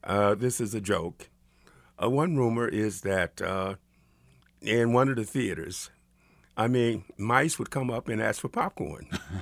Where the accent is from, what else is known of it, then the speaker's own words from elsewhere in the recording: Missouri, United States; No, I'm from the Missouri side, and I know very little about the history